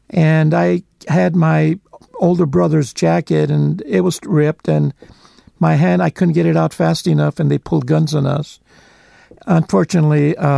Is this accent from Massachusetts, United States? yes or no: no; Los Angeles, California, United States; Well, first we grew up in an area called Maravilla, Brooklyn and Kern, now Cesar Chavez and Kern. And then we moved to Boyle Heights, and we lived on Chicago Street in Chicago and Whittier.